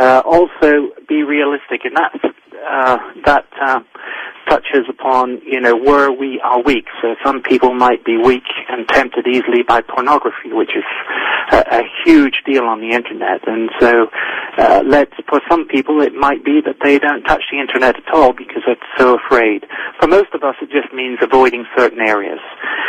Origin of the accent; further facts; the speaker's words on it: France; also born or lived in Northern Ireland; I grew up as a missionary child, an MK as we're known, and I grew up in France. My parents were missionaries there, and we were sent out from a church in Northern Ireland.